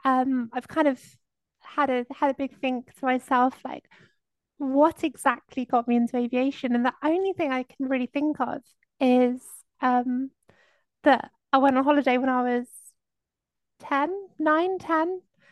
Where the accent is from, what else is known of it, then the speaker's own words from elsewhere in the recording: South West England, United Kingdom; I grew up in Somerset, so my local airport was actually Bristol.